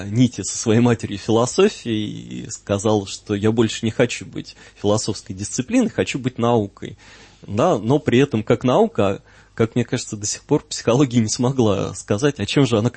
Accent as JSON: {"language": "Russian", "town": "Voronezh", "region": "Voronezh Oblast", "country": "Russia", "tie": "born there", "said": "я учился в Воронежском университете, сам я родился в Воронеже"}